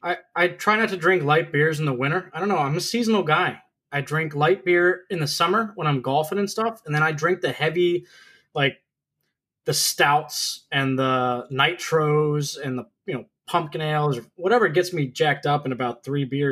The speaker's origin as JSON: {"language": "English", "region": "Pennsylvania", "country": "United States", "tie": "born or raised there", "said": "I'm from Pennsylvania, and I came from a smaller town."}